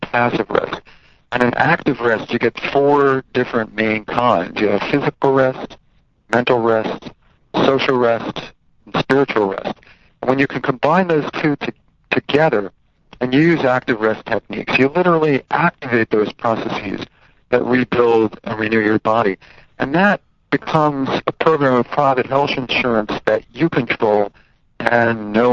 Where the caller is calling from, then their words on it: Sarasota, Florida, United States; Sarasota, Florida.